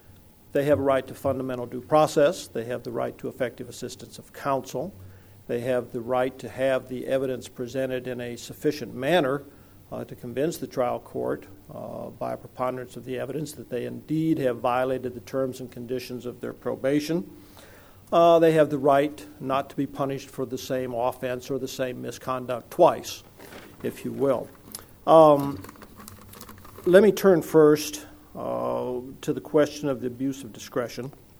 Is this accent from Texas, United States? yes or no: yes; Fort Worth, Texas, United States; from Fort Worth.